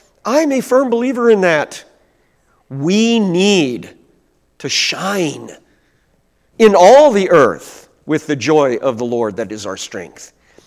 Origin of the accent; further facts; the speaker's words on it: Cabool, Missouri, United States; When I was a kid and went to a Christian church in my home town of Kabul, Missouri, our congregation was very formal.